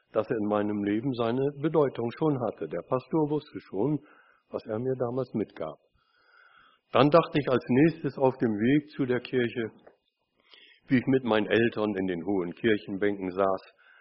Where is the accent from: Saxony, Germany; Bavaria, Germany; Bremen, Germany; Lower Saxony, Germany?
Bremen, Germany; als ich meinen jährlichen Besuch in Bremen machte, in meiner Heimat.